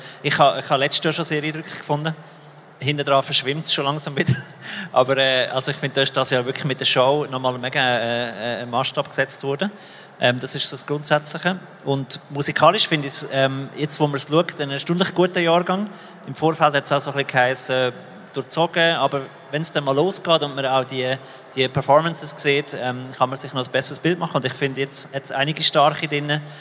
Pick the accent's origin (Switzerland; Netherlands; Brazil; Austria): Switzerland; Lucerne; Als Luzerner sage ich jetzt, schade ist es nicht in Luzern.